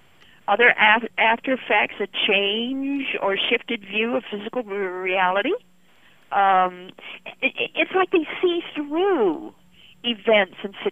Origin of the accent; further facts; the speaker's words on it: Idaho, United States; I come originally from Idaho, so we're good Idahoans.